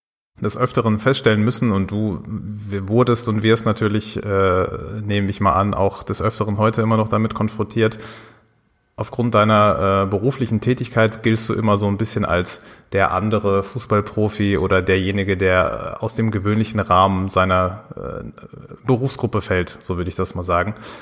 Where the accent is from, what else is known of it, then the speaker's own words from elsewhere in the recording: Dortmund, North Rhine-Westphalia, Germany; Ja, und das als Dortmunder Jungs, wir beide.